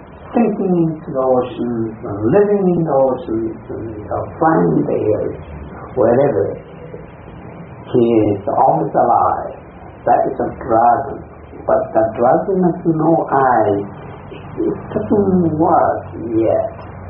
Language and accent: English; Japan; first language Japanese; English is a second language; Because I am not American, so I have to use some English. My native language is Japanese.